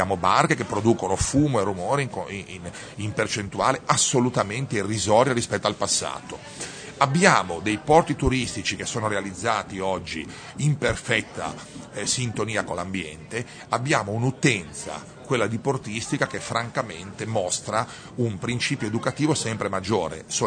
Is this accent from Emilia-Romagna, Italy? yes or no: yes; Emilia-Romagna, Italy; born there; non posso dire nato in mare perché sono nato in Emilia, ma sono cresciuto in mare, mio papà è delle Cinque Terre